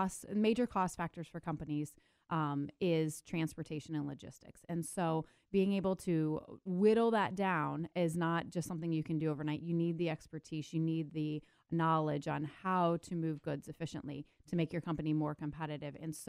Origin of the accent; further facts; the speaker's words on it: Quincy, Illinois, United States; I mean, I grew up in Quincy, Illinois. We didn't have these major corporations.